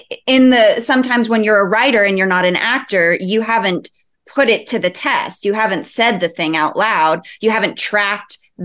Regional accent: Long Island, New York, United States; No, New York. I grew up on Long Island.

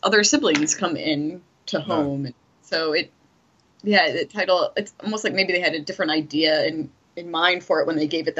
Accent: Philadelphia, Pennsylvania, United States; And the references to Philly... A little bit harsh on my hometown

